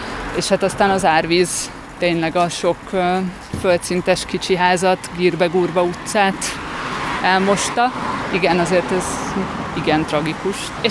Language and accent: Hungarian; Szeged, Csongrád-Csanád, Hungary; Én ott nőttem fel a másik oldalán.